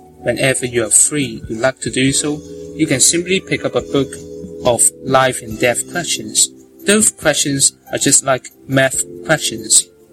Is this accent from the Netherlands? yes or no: no; Hong Kong; first language Cantonese; English is a second language; In Hong Kong, since my mother language is Cantonese, there's usually not many chances for me to speak, English.